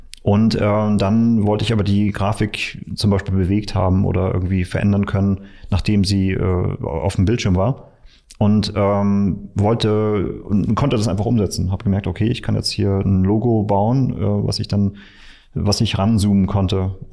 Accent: Mecklenburg-Vorpommern, Germany; In der Nähe von Schwerin in Mecklenburg.

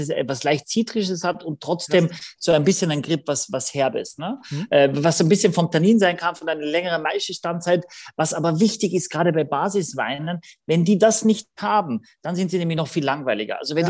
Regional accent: Gallizien, Carinthia, Austria; mein Heimatort ist Galizien in Österreich, mit 2 L und Z, das ist die Region Galizien hier

